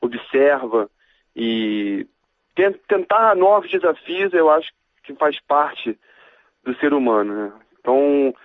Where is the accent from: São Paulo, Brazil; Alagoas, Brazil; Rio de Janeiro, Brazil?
Rio de Janeiro, Brazil; now in Changchun, China; E eu sou do Rio, mas 10 anos já moro fora do Brasil.